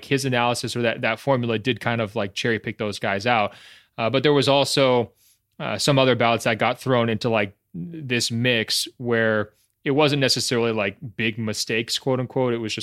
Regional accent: Portland, Oregon, United States; But I would say growing up in the Portland area, being influenced by, you know, athletic corporations being there, you know, whether it's Nike, Adidas, the Blazers just being kind of a fixture in the community

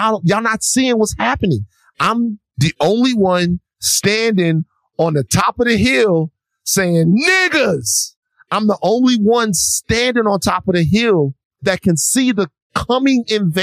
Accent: Louisiana, United States; I'm from Louisiana. It's a whole part of the state. All biracials.

